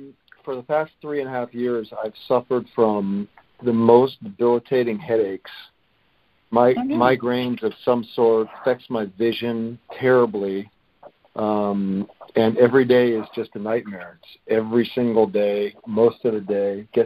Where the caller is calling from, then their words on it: Palm Springs, California, United States; I'm from Palm Springs, California.